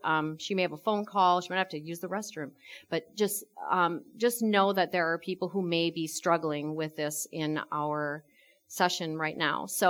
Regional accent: Missouri, United States; My home state of Missouri is a state that has a strict abortion ban

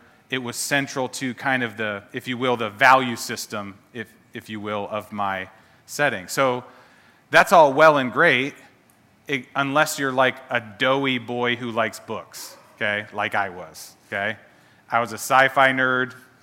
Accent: Ohio, United States; So I was raised in Ohio, northern part

